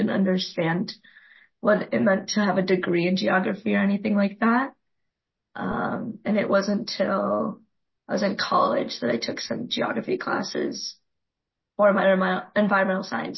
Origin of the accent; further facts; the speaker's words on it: Memphis, Tennessee, United States; also born or lived in Israel; Well, I was born in Israel and we moved to America when I started first grade, 2002. And, we moved to Memphis, Tennessee. I loved living in Memphis.